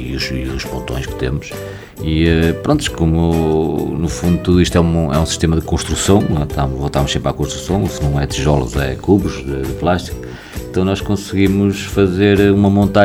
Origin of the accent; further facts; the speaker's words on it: Viana do Castelo, Portugal; moved away as an adult; Porque sou de Viana do Castelo. Talvez não tenha nascido em Viana do Castelo, mas a minha mãe é de Viana do Castelo e eu estudei em Viana do Castelo e só emigrei com 19 anos.